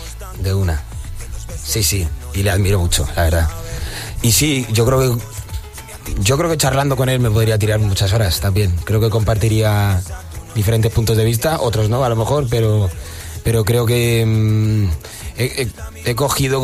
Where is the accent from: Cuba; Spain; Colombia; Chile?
Spain; Toledo, Castilla-La Mancha; Somos de, los que somos de Toledo, yo creo que saben por qué lo digo. Es un poco, al final, como en cualquier sitio, pero sí, no es un pueblo, pero no es una ciudad muy grande. Nos conocemos todos.